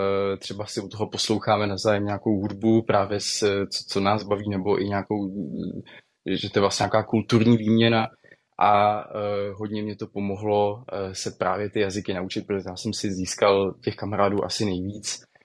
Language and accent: Czech; Prague, Czechia; Je mi 25. Jsem Pražák, studuju v současné době na Filozofické fakultě, obor rusistika, ruština a ruský jazyk a literatura.